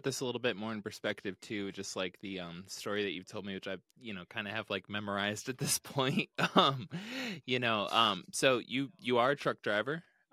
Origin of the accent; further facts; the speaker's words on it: Ohio, United States; That is. Actually, yeah, technically I'm from about a mile and a quarter from where you live right now.